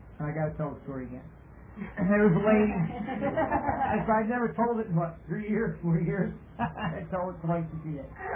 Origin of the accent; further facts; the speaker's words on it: Pennsylvania, United States; I was born and raised in the Poconos.